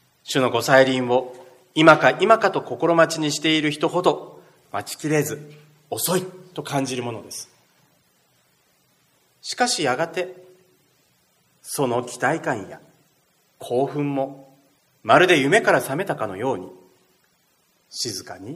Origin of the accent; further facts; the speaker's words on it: Toyama, Japan; 私の実家は富山なんですけど